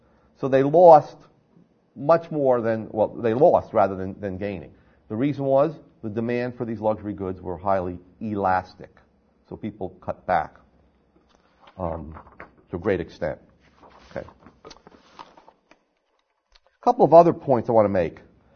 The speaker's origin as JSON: {"language": "English", "region": "New Jersey", "country": "United States", "said": "I come from New Jersey"}